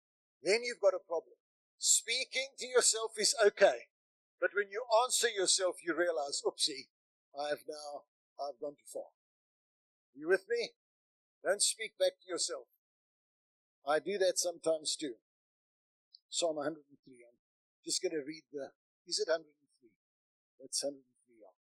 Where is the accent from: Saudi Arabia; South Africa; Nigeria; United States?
South Africa; Grahamstown, Eastern Cape; I was in Grahamstown, my hometown.